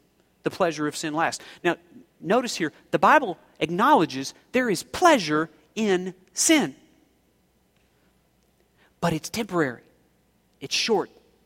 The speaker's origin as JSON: {"language": "English", "region": "Oklahoma", "country": "United States", "tie": "born or raised there", "said": "Now, I grew up in Oklahoma, so the big thing in Oklahoma was country and western music."}